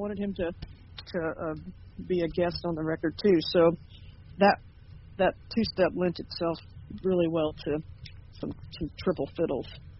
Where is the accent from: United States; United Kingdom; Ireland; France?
United States; Kingston Springs, Tennessee; And I'm from Kingston Springs, Tennessee, which is where the Harpeth River